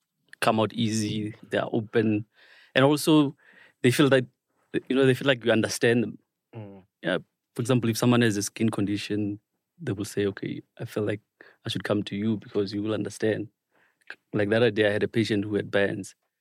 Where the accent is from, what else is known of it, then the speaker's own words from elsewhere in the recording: Matatiele, Eastern Cape, South Africa; also born or lived in KwaZulu-Natal / Johannesburg; So I'm from Atatiele. That's my home. I grew up in Matatiele, and then from there, I did my undergrad in KZN. And from KZN, I moved to Joburg